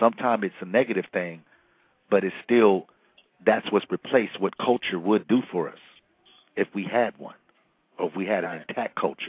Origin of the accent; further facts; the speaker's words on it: Chicago, Illinois, United States; also born or lived in Long Beach; that was a word that I grew up saying growing up in Chicago.